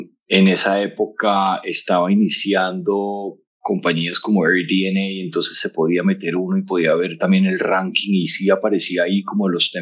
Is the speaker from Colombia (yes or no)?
yes; Colombia; un estudio en Bogotá donde estaba viviendo. Yo soy colombiano.